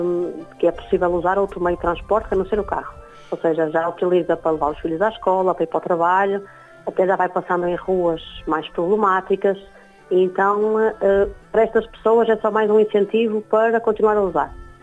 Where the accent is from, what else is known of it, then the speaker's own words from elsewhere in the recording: Vila Verde, Braga, Portugal; porque não fazer em Vila Verde, que é a minha primeira terra, onde eu cresci e vivi durante muitos anos